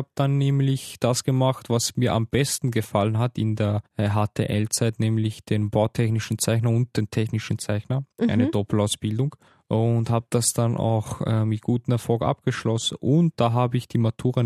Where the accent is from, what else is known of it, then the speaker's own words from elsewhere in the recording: Spain; German is a second language; now in Austria; ich bin ein Spanier living in Österreich.